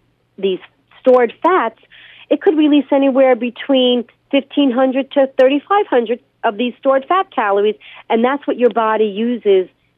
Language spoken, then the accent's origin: English; Old Bridge, New Jersey, United States; moved away; I grew up in New Jersey.